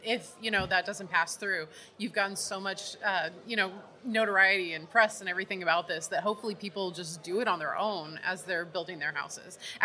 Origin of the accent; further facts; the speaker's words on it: United States; I apologize for my naivete, as we're American.